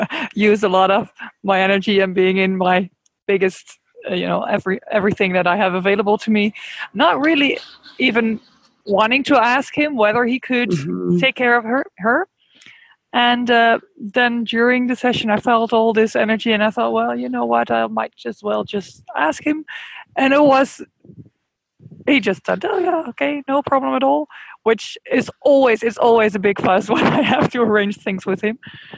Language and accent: English; Amsterdam, North Holland, Netherlands; Amsterdam, Holland.